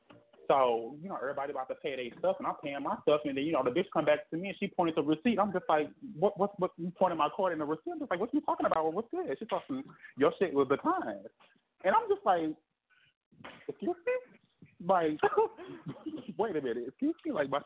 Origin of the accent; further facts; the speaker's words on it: Missouri, United States; I'm from Missouri. I'm not from Chicago. I'm from Missouri.